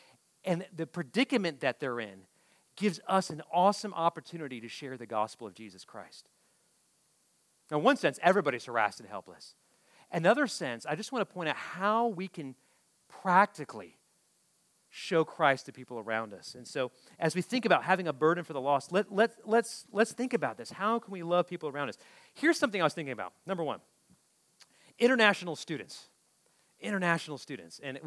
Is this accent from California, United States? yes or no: no; Ohio, United States; Because I grew up in Ohio, and it's not as diverse, okay?